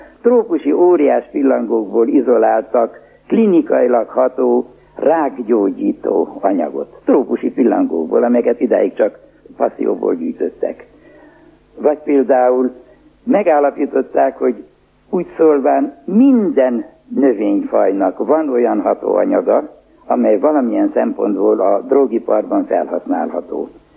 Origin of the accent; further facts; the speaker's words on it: Jász-Nagykun-Szolnok, Hungary; Én a nagykunságban nőttem fel, és lehet, hogy a kiskunságban fogok meghalni ebben a tanyában